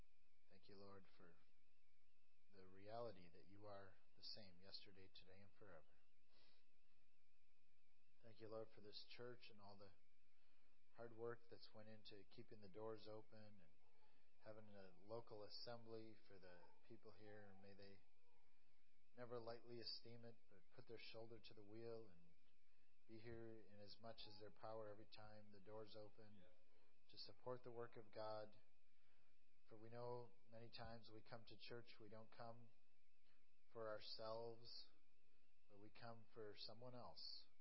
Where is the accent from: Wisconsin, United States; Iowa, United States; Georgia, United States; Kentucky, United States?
Wisconsin, United States; moved away as an adult; now in Pennsylvania, United States; I was going to say my home state, but actually my home state is Wisconsin. And Pennsylvania, I'm a Pennsylvania transplant about 5 years ago.